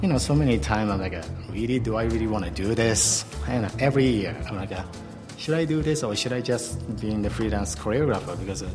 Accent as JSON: {"language": "English", "country": "Japan", "second_language": "English", "said": "I came from Japan, and I studied in America, USA, the Juilliard School. So like it's kind of combined those philosophy from Eastern culture and this Western."}